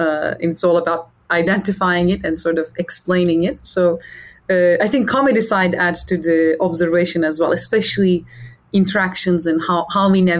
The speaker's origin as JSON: {"language": "English", "region": "Istanbul", "country": "Turkey", "moved": "as an adult", "lives_now": "United States", "said": "I moved to the United States at the age of 18 to study math at Harvard, from Istanbul, by the way. I'm originally from Istanbul."}